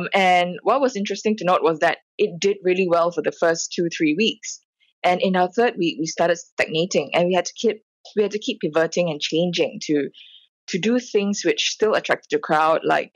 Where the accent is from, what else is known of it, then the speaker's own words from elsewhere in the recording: Singapore; I'm personally Singaporean, so I don't read Malay